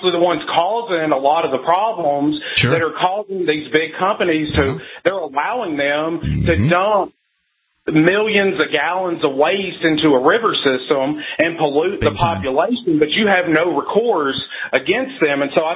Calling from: Tennessee, United States; from Tennessee.

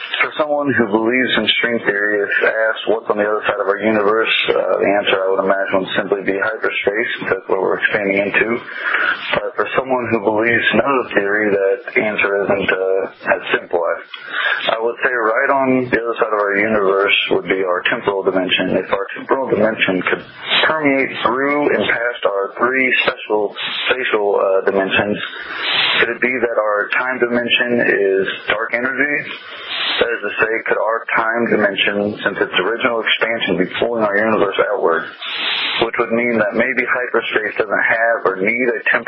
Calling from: Columbus, Illinois, United States; I'm calling from Columbus, Illinois.

